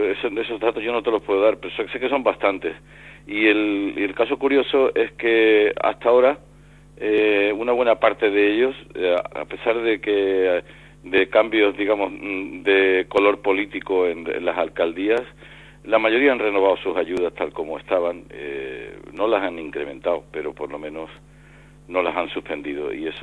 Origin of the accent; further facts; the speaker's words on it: Cádiz, Andalusia, Spain; Bueno, Cádiz, la verdad es que yo siento un gran entusiasmo por mi tierra